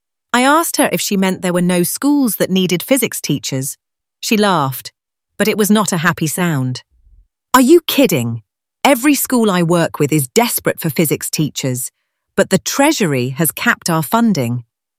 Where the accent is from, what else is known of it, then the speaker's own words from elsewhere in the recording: Woolwich, London, United Kingdom; I have always believed that physics can change lives. Growing up in Woolwich, watching my mum work two jobs to keep us going